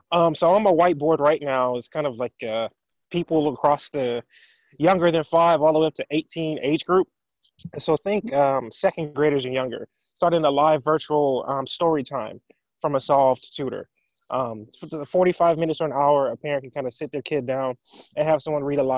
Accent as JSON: {"language": "English", "town": "New Orleans", "region": "Louisiana", "country": "United States", "tie": "born or raised there", "said": "You know, I grew up in New Orleans and hurricane scares will happen a lot."}